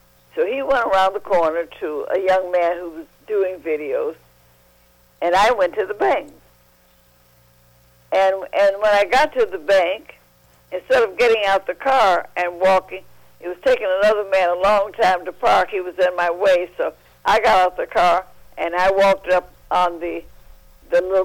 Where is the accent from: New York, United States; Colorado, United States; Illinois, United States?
Illinois, United States; Chicago; also born or lived in Detroit; I've had high blood pressure practically all my life from the stresses when I was growing up in Chicago and the stresses in Detroit.